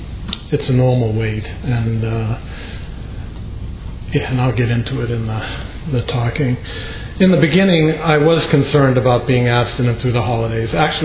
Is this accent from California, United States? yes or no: yes; San Francisco, California, United States; I'm a compulsive overeater. And I'm from San Francisco.